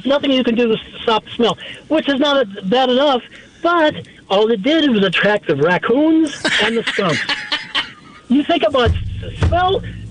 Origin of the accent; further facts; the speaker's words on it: Indiana, United States; I'm from Indiana.